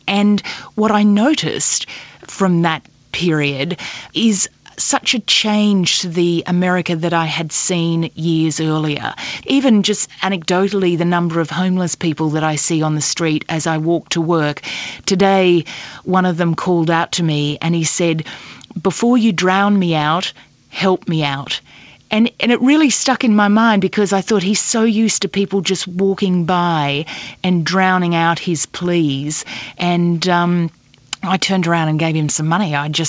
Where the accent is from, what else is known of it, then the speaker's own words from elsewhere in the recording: Australia; was saying El Comandante, and we are Australian, and that was about it.